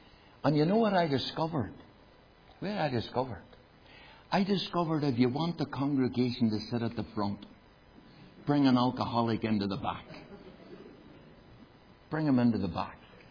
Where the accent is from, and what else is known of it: Belfast, Northern Ireland, United Kingdom; born or raised there